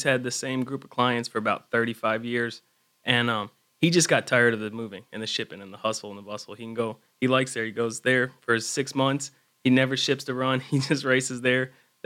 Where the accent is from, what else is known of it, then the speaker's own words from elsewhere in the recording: Kentucky, United States; Yeah, I grew up just outside of Louisville in Oldham County.